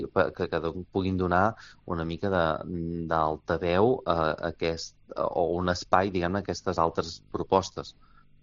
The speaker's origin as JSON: {"language": "Catalan", "region": "Catalonia", "country": "Spain", "said": "que viuen a la zona d'on soc jo, que és de la Garrotxa"}